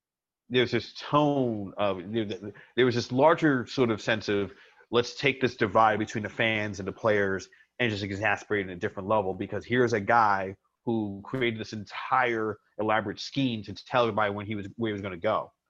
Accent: New York City, New York, United States; myself, a black kid from New York City

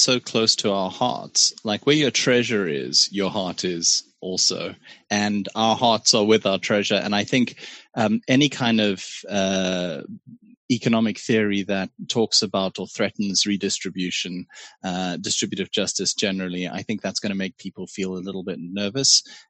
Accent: Pretoria, Gauteng, South Africa; as somebody growing up in Waterkloof in Pretoria. As much as my parents were poorer than the other people on the street, as much as they were left-wing ANC supporters, all of that sort of stuff, as much as they were hippies

